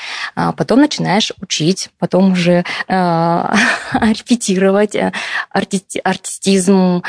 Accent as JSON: {"language": "Russian", "town": "Pervouralsk", "region": "Sverdlovsk Oblast", "country": "Russia", "said": "я из Первоуральска"}